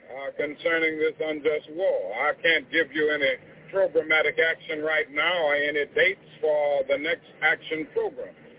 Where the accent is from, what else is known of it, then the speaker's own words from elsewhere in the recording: United States; I am an American, and like the prophets of old who spoke to Israel